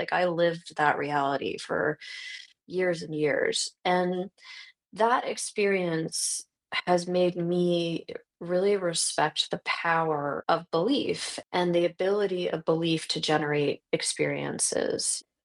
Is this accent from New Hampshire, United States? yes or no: no; Iowa, United States; I grew up in the Transcendental Meditation movement, and it was at the time in the 1980s in rural Iowa, kind of an isolated community with a really strong belief system